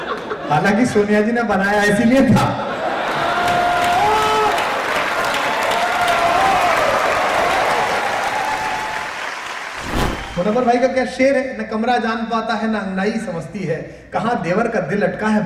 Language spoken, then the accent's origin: Hindi; Meerut, Uttar Pradesh, India; born there; हम उत्तर प्रदेश में पैदा हुए, मेरठ कमिश्नरी में